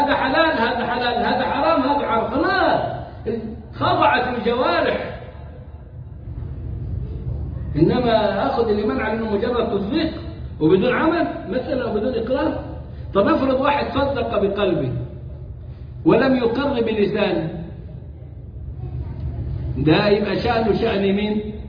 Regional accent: Egypt; عندنا في مصر وعندكم وفي كندا وفي أمريكا وفي كل البلاد اللي رحناها بيعملوا كده

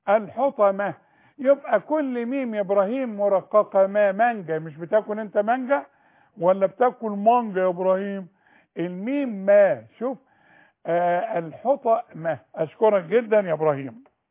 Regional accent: Egypt; احنا الاثنين مصريين بقى.

